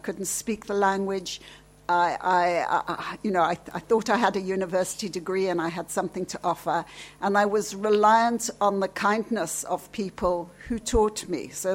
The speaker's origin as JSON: {"language": "English", "country": "South Africa", "said": "I'm a South African, and addressing and thinking about inequalities is very deep in my cultural experience."}